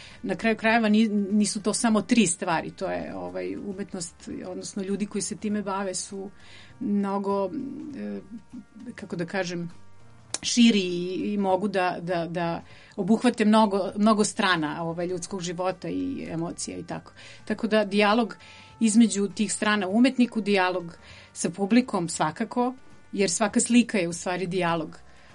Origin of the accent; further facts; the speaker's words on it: Zaječar, Southern and Eastern Serbia, Serbia; moved away as an adult; also born or lived in Niš; now in Nikšić, Montenegro; ja sam iz Zaječara rodom. Završila sam srednju školu u Nišu, a fakultet na Cetinju, živim u Nikšiću, tako da putnik veliki.